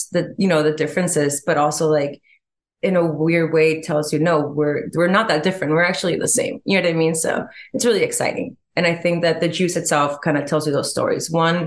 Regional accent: Baja California, Mexico; And I think with growing up in Baja, it was a really interesting, really interesting culture, because it feels like, in a weird way, like you're not Mexican enough to be considered part of that Mexico

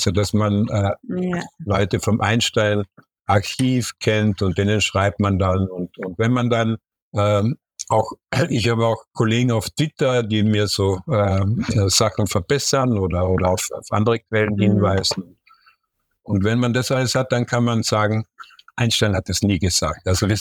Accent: Lienz, Tyrol, Austria; born there; Also ich bin in Lienz geboren

